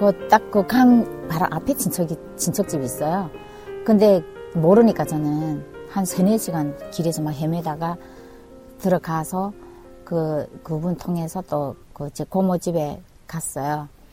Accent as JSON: {"language": "Korean", "town": "Hamhung", "region": "South Hamgyong", "country": "North Korea", "tie": "born or raised there", "lives_now": "South Korea", "said": "저는 고향은 북한이고요. 함경남도 함흥리에서 제가 그 탈북을 해서 대한민국에 입국해서 지금은 그 대한민국에 잘 정착해서 결혼까지 하고."}